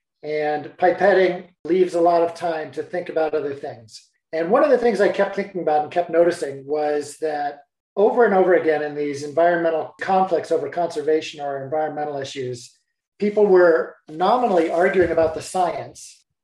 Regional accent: Colorado, United States; Second of all, I grew up fishing in Colorado, fly fishing for what were usually rainbow trout.

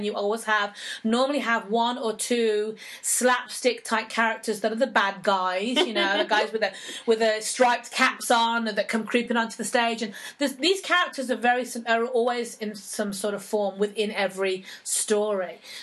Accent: Birmingham, West Midlands, United Kingdom; also born or lived in Scotland; Birmingham is where I actually grew up. I was born in Scotland, but I grew up in Birmingham.

